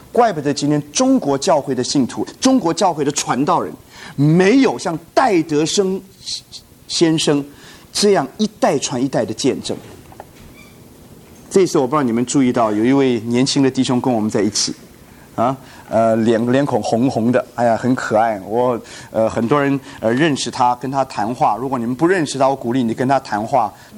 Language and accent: Chinese; Taiwan; 我是从台湾来